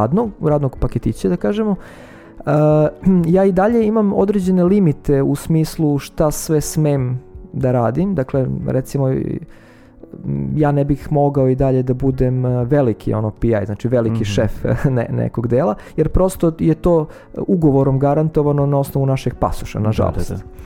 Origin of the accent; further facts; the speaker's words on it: Serbia; za sve nas koji potičemo iz Srbije